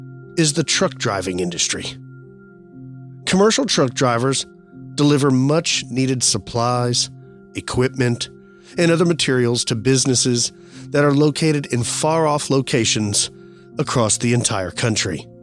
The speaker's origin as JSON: {"language": "English", "town": "Camp Springs", "region": "Maryland", "country": "United States", "tie": "born or raised there", "said": "I grew up in Camp Springs, Maryland."}